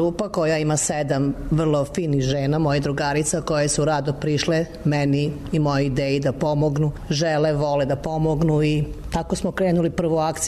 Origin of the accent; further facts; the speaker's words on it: Novi Sad, Vojvodina, Serbia; Da, u moj rodni grad. Ja sam Novosađanka